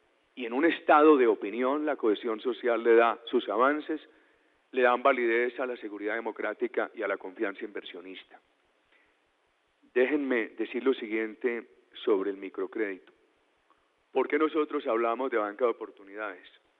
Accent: Antioquia, Colombia; Y no es un patrimonio de mi patria chica, de Antioquia, es un patrimonio de todo el país.

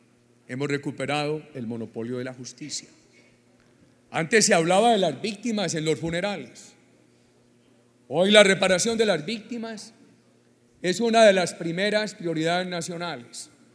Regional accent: Colombia; como los colombianos nos sentimos orgullosos de ellos

